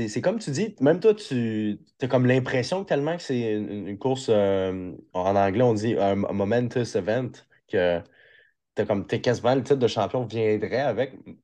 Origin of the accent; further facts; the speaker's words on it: Montreal, Quebec, Canada; le petit gars du coin, tu sais, je viens de Montréal, je viens de la Rive-Nord.